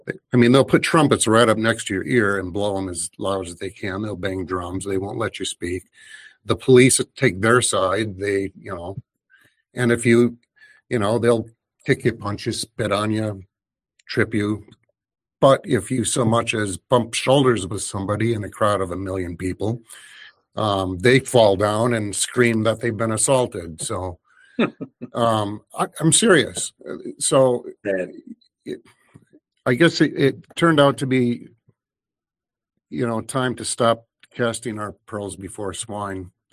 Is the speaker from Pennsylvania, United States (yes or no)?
no; Marshfield, Wisconsin, United States; got things going in my hometown of Marshfield, Wisconsin.